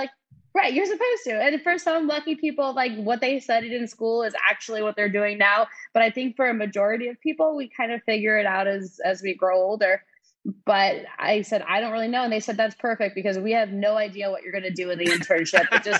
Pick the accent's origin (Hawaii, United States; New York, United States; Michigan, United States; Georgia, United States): New York, United States; I'm from New York originally. Our family trips were down to Florida.